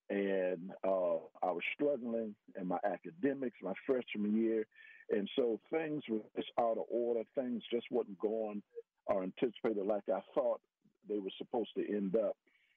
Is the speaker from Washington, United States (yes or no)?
no; Miami, Florida, United States; also born or lived in Philadelphia; My previous roommate, his name was Renzo. He was also from Miami.